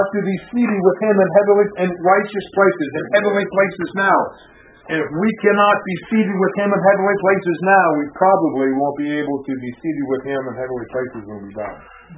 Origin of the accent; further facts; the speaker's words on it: West Virginia, United States; I'm reminded of when I was a little boy growing up in West Virginia, went to Assemblies of God Church, Howard Reckley.